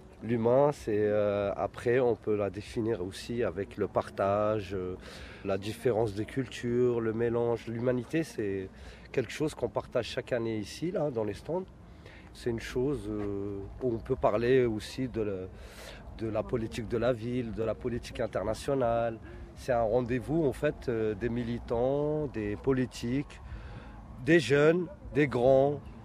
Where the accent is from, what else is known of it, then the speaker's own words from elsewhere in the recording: Gennevilliers, Île-de-France, France; Je viens de Gennevilliers, le 92, voilà.